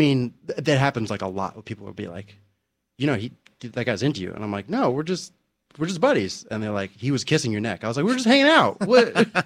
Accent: South Orange, New Jersey, United States; I grew up in South Orange, New Jersey.

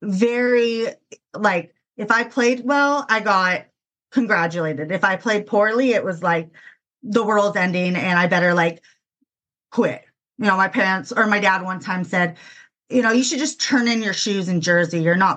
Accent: California, United States; Yeah, so I grew up in California, still there, or here, whatever you want to call it.

